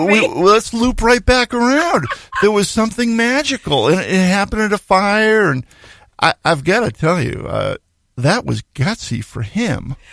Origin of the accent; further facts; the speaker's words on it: Boston, Massachusetts, United States; I grew up in Boston, so the Boston Globe was kind of the paper of record.